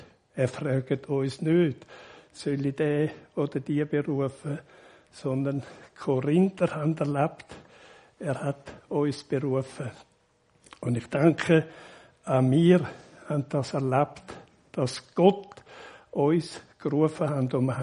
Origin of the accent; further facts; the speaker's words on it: Winterthur, Zurich, Switzerland; ich bin in Winterthur aufgewachsen.